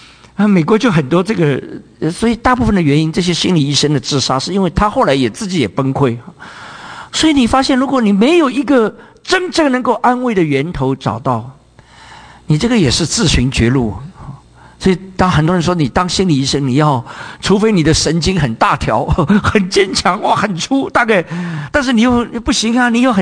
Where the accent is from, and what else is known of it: China